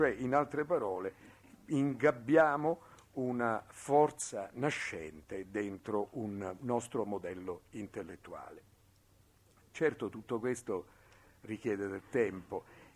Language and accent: Italian; Switzerland; Guarda invece il mio paese, la Svizzera, che è riuscito a dare l'orologio a cucù.